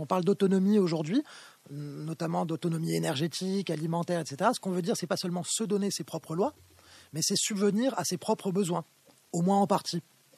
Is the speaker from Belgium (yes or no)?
no; Paris, Île-de-France, France; born there; Moi, je suis né à Paris